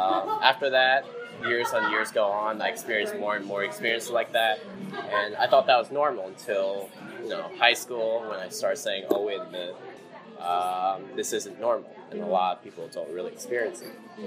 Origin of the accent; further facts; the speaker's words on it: Portland, Oregon, United States; born there; I was born here in America on not Long Island, but Portland, Oregon.